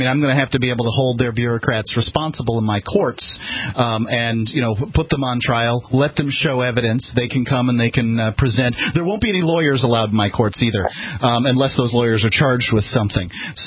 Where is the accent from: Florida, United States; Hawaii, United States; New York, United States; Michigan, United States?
Florida, United States; Sarasota; moved away; You know, they didn't respect my property in Sarasota, Florida, whence I came. I was born in Sarasota Memorial Hospital, spent the majority of my life there at the point that I left